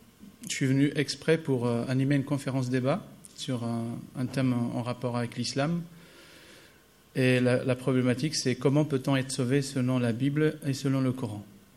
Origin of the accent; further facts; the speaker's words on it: Paris, Île-de-France, France; Je viens de Paris, marié. Je suis d'origine algérienne, donc de la Kabylie